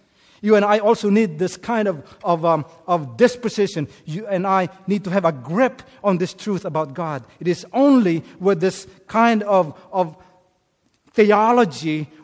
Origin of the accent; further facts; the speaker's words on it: Philippines; English is a second language; I grew up in the Philippines.